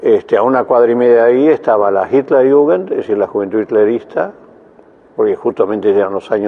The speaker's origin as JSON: {"language": "Spanish", "town": "Belgrano", "region": "Buenos Aires", "country": "Argentina", "tie": "born or raised there", "also_born_or_lived": "Santa Fe / Tucumán / Bernal", "said": "Yo nací en Santa Fe, pero a los 40 días mis padres se trasladaron a Tucumán. De Tucumán fuimos a Bernal y de Bernal fuimos a Belgrano."}